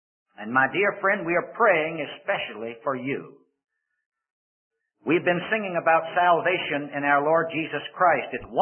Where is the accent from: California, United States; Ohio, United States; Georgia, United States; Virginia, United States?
Virginia, United States; Richmond; And I said to the people back in Richmond, Virginia, my hometown, I was there last Sunday